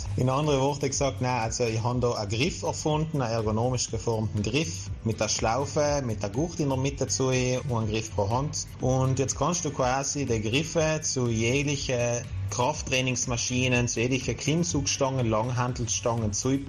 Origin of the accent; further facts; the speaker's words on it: Trentino-Alto Adige, Italy; Und wir haben als Südtiroler alle ein Skistecken im Kopf.